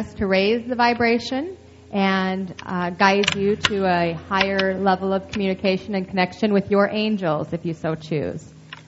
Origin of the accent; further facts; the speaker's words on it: Salt Lake City, Utah, United States; I was raised in Salt Lake City, Utah, and so that wasn't the normal experience for people